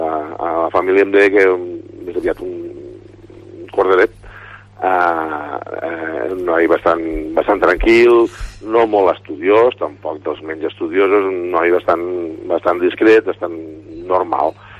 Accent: Mollerussa, Catalonia, Spain; Tot i que doncs, a la mare es va desplaçar a Lleida per tenir-lo, vam tornar a viure molts anys a Mollerussa.

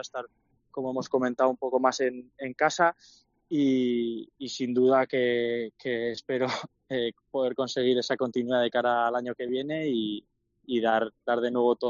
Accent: Pamplona, Navarre, Spain; ahora voy a volver más por casa, más a mi tierra en Pamplona

